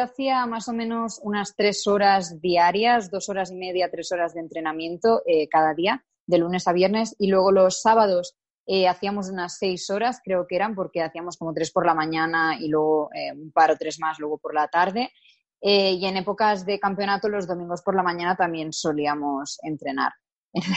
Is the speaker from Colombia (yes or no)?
no; Tarragona, Catalonia, Spain; yo originalmente soy de Tarragona.